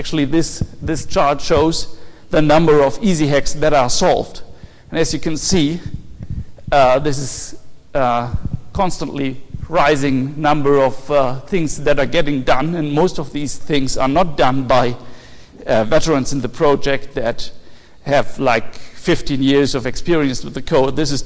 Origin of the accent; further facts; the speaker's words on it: Hamburg, Germany; somewhere near my hometown in Hamburg.